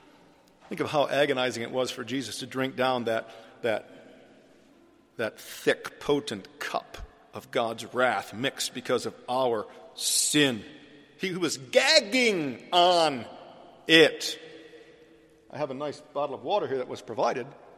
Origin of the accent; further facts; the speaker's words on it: United States; I don't know what's going on in Zambia. I'm from America.